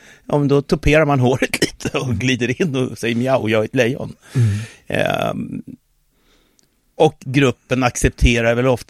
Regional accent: Sweden; Jag har ju två afrikanska föräldrar som jag växte upp med. Och så någon frågar mig, vad kommer du ifrån? Jag är svensk.

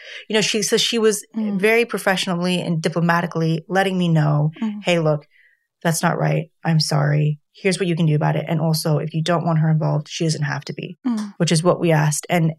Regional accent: United States; Also, being an American, epidural is a bit more common.

